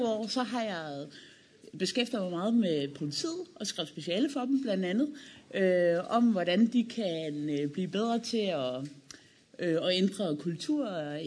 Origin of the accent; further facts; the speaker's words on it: Region of Southern Denmark, Denmark; og jeg er vokset op på Vestfyn, lige mellem motorvejen og landevejen.